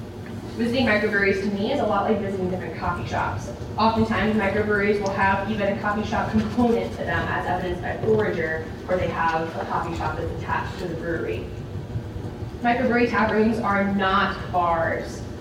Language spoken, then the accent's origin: English; Ankeny, Iowa, United States; Being born and raised in Ankeny, over about the past 8 years, we've had 3 microbreweries built in Ankeny